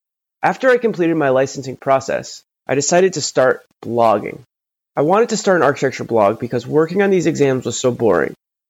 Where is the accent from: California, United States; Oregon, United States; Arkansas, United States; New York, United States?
Oregon, United States; Portland; I'm an architect from Portland, Oregon.